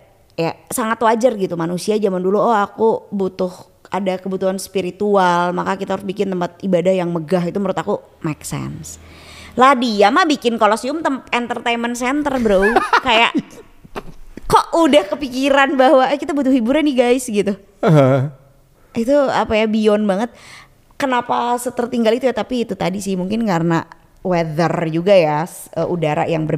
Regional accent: Indonesia; culture shock aku datang dari Indonesia yang negara berkembang ini, terus tiba-tiba datang ke negara yang maju banget

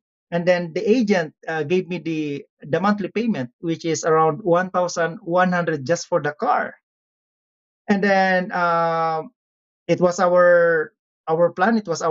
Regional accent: Philippines; English is a second language; now in Saskatoon, Canada; I am happily married with Todd. Two daughters, and I'm originally from Philippines.

